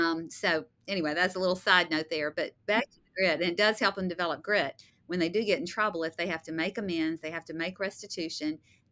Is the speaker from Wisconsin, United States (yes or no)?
no; Mississippi, United States; also born or lived in Louisiana; I know I'm from the South. I know I'm, you know, Mississippi, Louisiana girl